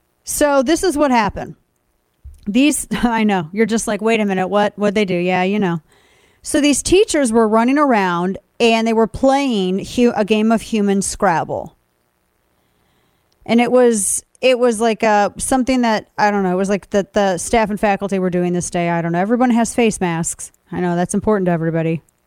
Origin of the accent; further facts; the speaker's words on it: Missouri, United States; This was from KSDK in my home state of Missouri.